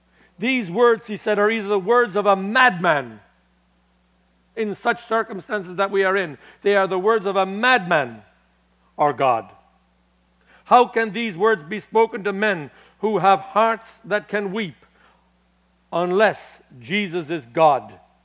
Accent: United States; one of our very own, I'm an American

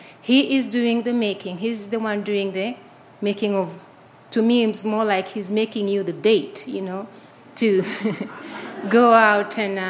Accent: Kenya; also born or lived in Uganda; I'm from Kenya. I was born in Kenya, grew up in Kenya, and half in Kenya and half in Uganda.

